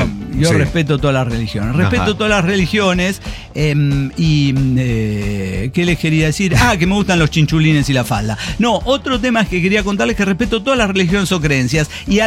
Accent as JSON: {"language": "Spanish", "country": "Paraguay", "tie": "born or raised there", "also_born_or_lived": "Argentina"}